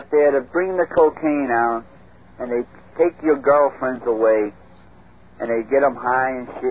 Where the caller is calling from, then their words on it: Northport, New York, United States; I'm calling from Northport.